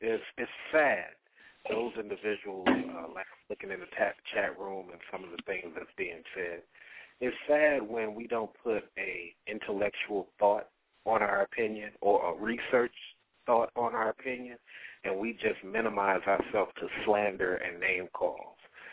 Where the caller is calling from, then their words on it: Atlanta, Georgia, United States; calling from Atlanta.